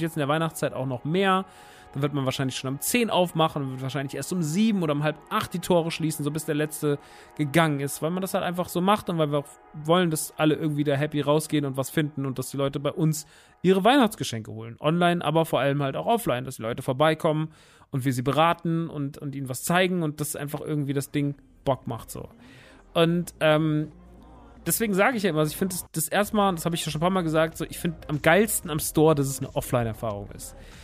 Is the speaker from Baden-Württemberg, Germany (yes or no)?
no; Rodgau, Hesse, Germany; alte Heimat, eher eine kleine Stadt in der Nähe von Offenbach und Frankfurt und so und Dietzenbach und Aschaffenburg und sowas. Da irgendwo in der Mitte liegt Rottgau